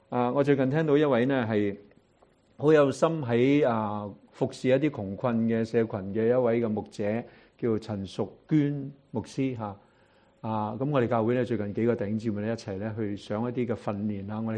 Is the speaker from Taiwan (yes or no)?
no; China; 我哋中国人话朱门酒肉臭，就路有冻死骨，系咪？